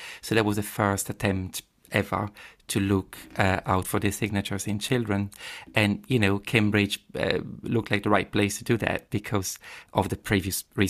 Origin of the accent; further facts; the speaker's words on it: Padua, Veneto, Italy; I was born in Padua, and I grew up there, definitely from there.